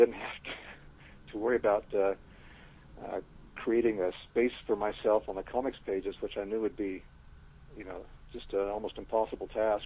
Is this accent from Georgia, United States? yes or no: no; California, United States; also born or lived in Twin Falls, Idaho; Well, I was born in Idaho, in Twin Falls, Idaho, but we moved shortly thereafter to California, to the Bay Area, where I was raised.